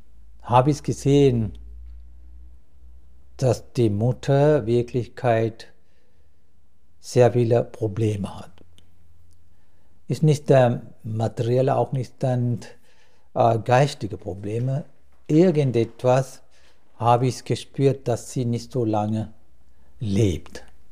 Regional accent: Sri Lanka; German is a second language; Ich bin in Sri Lanka geboren, wie du gerade gesagt hast, 1953 in Sri Lanka, in einem wirklich so ein ganz einfachen Dorf geboren. Und die Menschen sind in diesem Dorf eigentlich sehr viele Bauern.

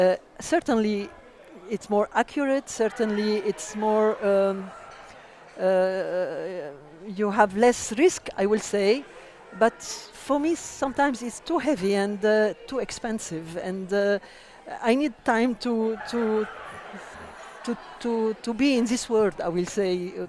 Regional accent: Lebanon; English is a second language; moved away as an adult; now in France; I came from Lebanon. I live in Lebanon for a lot of time. And recently I moved to France.

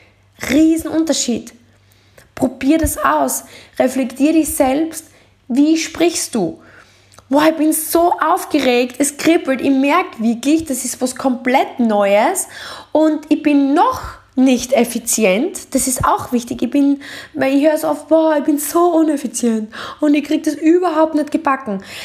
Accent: Deutschlandsberg, Styria, Austria; ich bin aufgewachsen in Deutschlandsberg, da geht es auf die Weinebene hoch und das ist so eine Steigung.

